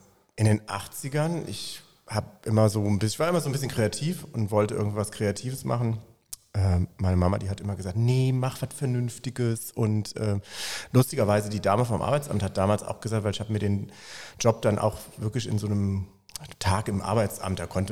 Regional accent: Koblenz, Rhineland-Palatinate, Germany; born there; gebürtiger Koblenzer mit Leib und Seele

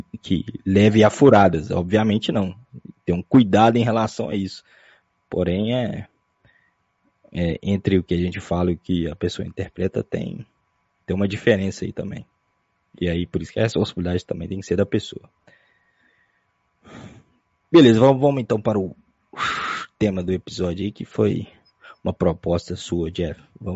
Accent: Minas Gerais, Brazil; Não, mas pra gente que é mineiro aqui, se você termina com NH

